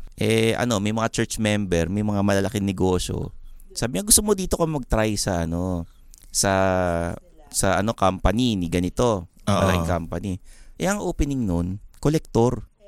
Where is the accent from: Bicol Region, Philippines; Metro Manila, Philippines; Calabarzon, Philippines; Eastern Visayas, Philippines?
Metro Manila, Philippines; Binondo; taga Binondo ko, ay grupo na Chinese family, Chinese na setting